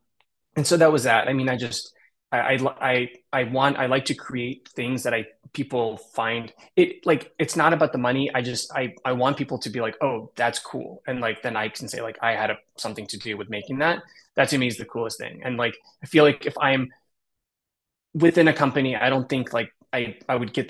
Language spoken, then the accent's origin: English; Kyiv, Ukraine; moved away; Yeah, we're from Kiev. So our whole family's here now. So we've been here for probably 30 years.